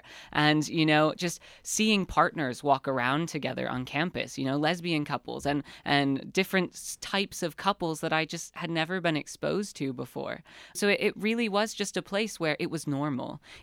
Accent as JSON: {"language": "English", "town": "Penn Yan", "region": "New York", "country": "United States", "tie": "born or raised there", "said": "it was really difficult growing up because I didn't feel comfortable"}